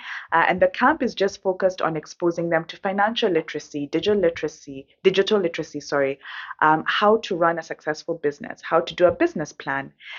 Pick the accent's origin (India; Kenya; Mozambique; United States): Kenya; moved away as an adult; now in Canada; I'm originally from Kenya, East Africa. My mother is Kenyan, my father is Zimbabwean, and I moved here, I would say maybe 15 years ago.